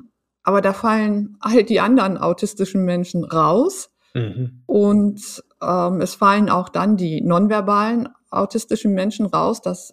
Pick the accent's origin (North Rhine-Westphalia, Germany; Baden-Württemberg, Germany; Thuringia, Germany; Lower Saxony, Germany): Lower Saxony, Germany; ich bin auf dem Land groß geworden, im Emsland.